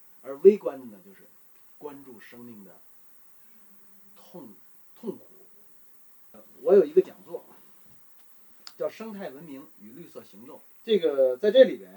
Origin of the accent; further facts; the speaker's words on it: China; 因为我是中国人，